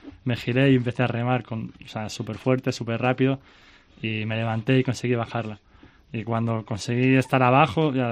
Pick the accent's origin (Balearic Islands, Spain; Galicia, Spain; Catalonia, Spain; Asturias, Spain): Galicia, Spain; A Coruña; yo nací en Coruña, vivía enfrente a la playa